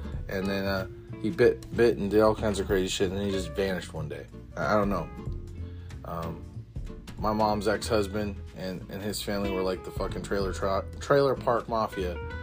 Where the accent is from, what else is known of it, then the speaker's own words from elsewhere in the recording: Arizona, United States; I grew up in Arizona, all right, in the beating sun of Arizona